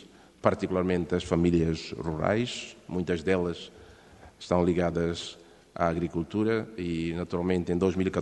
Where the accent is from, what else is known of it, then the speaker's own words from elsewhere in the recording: Mozambique; now in Portugal; para completar a apresentação, eu sou moçambicano e responsável do escritório da FAO aqui em Portugal